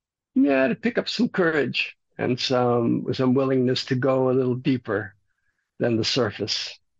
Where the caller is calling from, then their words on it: San Antonio, Texas, United States; Let's see, I'm coming from San Antonio, Texas, where Dia de los Muertos is a very big thing here in South Texas.